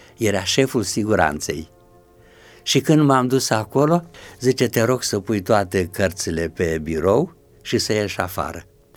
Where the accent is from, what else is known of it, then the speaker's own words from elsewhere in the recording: Curtișoara, Olt County, Romania; știa că sunt de la Curtișoara, 6 kilometri